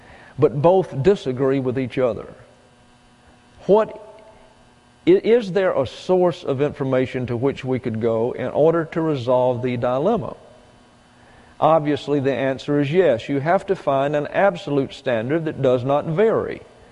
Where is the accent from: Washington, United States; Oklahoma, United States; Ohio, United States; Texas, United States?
Texas, United States; I came here from Texas, and everything's flat.